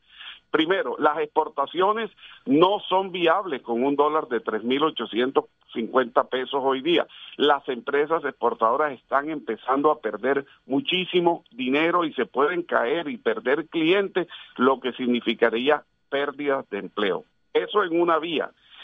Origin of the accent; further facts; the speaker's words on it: Colombia; Lamentablemente, como colombiano, me duele en el alma tener que decir esa frase